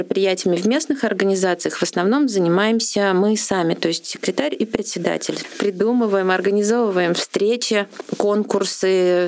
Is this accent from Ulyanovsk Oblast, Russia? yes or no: yes; Ulyanovsk, Ulyanovsk Oblast, Russia; Потому что мне этот город близок, это мой родной город, я здесь родилась, я здесь выучилась, вышла замуж, родила старшего ребенка и потом только переехала в Мурманскую область.